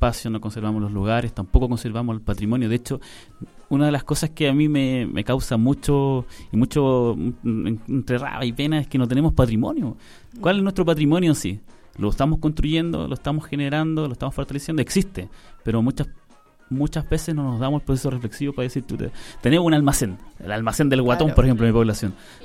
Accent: Renca, Santiago Metropolitan Region, Chile; ya yo vengo de Renca, por ejemplo. Yo vengo de Renca, de allá la población La Java.

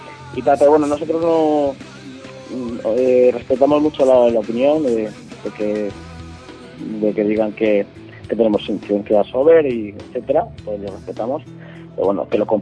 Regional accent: Torrejón de Ardoz, Community of Madrid, Spain; Pues bueno, pues venimos de un barrio de Torrejón.

